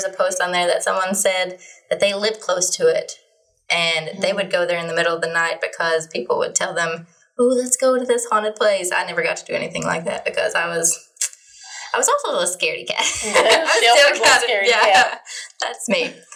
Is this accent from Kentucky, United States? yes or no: yes; Paintsville, Kentucky, United States; And I was raised in Paintsville. Yeah. So it was really close.